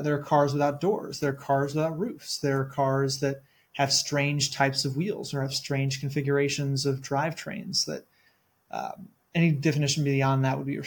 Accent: Illinois, United States; also born or lived in California / Colorado; I'm from Illinois originally, but I've been all over in California and Colorado since then.

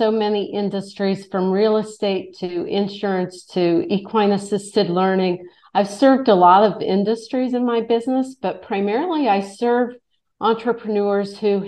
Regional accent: Indiana, United States; I grew up in the Midwest near you, and most of my family depended on union jobs

